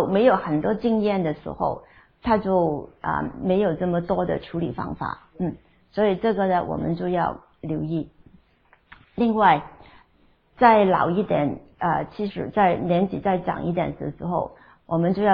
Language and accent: Chinese; China; now in United States; 我们中国人在病的治疗方面是比较有福的。